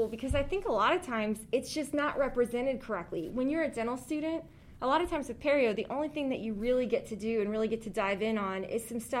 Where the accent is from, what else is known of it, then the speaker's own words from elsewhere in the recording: Slidell, Louisiana, United States; I'm actually from Slidell, which is in Louisiana, and my entire family is LSU fans, and so they give me such a hard time anyway.